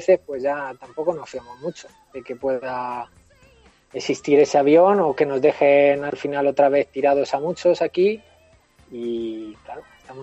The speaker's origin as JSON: {"language": "Spanish", "country": "Spain", "lives_now": "Bolivia", "said": "En el grupo estamos 120, pero dicen que en Bolivia somos como 600 españoles."}